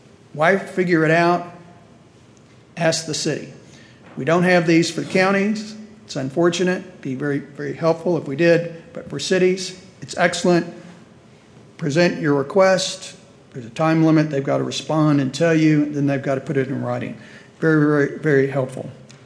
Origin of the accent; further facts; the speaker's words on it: Houston, Texas, United States; I'm from the Houston area.